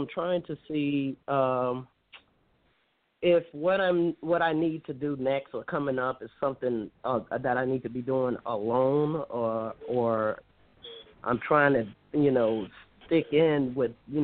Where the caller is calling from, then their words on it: Detroit, Michigan, United States; I'm calling from Detroit.